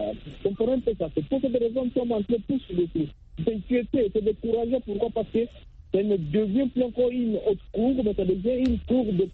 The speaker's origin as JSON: {"language": "French", "country": "DR Congo", "said": "en Afrique, plus précisément chez nous en RDC."}